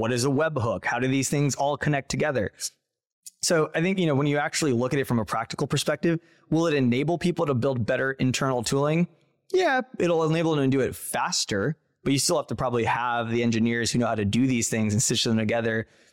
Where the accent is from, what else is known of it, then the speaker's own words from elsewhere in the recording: Santa Ana, California, United States; the city where I grew up in is in Santa Ana down in Orange County, it's 80% Mexican immigrants